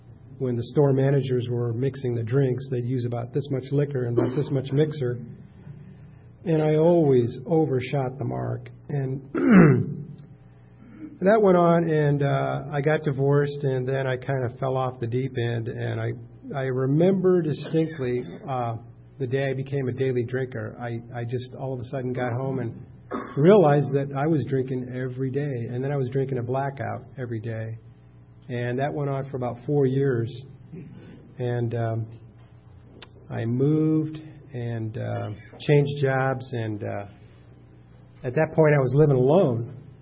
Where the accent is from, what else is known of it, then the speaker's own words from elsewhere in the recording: Houston, Texas, United States; born there; moved away; also born or lived in Arizona; I can remember I was born in Houston, Texas, and my dad was in the Air Force, and we moved to Arizona in 55